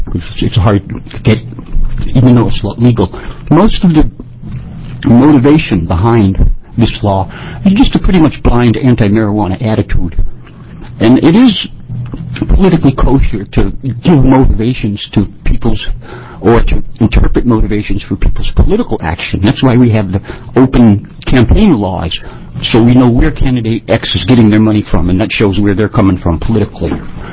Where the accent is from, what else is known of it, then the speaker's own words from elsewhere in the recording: Williams, Oregon, United States; from Williams, Oregon, and I guess I'm a political activist.